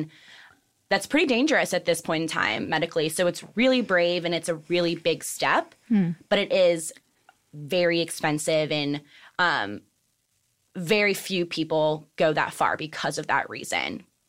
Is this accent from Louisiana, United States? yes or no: yes; Louisiana, United States; Where I'm from Louisiana, and it's a little bit harder.